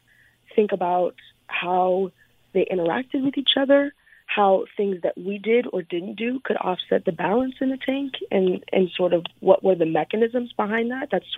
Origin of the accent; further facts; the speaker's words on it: Sacramento, California, United States; So to me, it had all kinds of nature that I couldn't even fathom where I grew up in Sacramento, things that I had grown up.